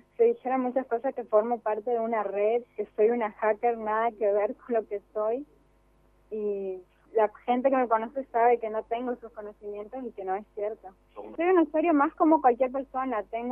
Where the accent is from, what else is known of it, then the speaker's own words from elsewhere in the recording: Posadas, Misiones, Argentina; tengo 24 años, soy acá de Posadas, siempre viví acá. Viví toda mi vida en Villa Cabello, hace unos años me mudé con mi familia a Villa Sarita.